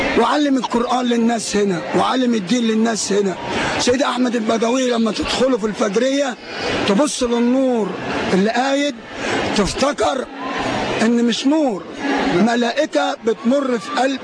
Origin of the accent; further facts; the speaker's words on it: Tanta, Gharbia, Egypt; انا ابن الغربية